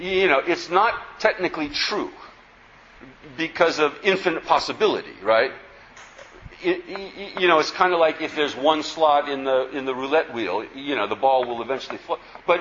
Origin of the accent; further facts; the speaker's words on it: United States; And, you know, I'm an American and all.